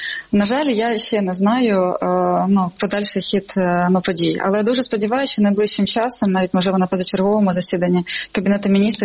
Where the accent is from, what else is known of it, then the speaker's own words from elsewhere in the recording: Donetsk, Donetsk Oblast, Ukraine; now in Kyiv, Ukraine; я из Донецка, да. Я очень много лет назад переехала в Киев, но вся моя основная семья в виде родителей и моих сестер, братьев, это Луганская и Донецкая область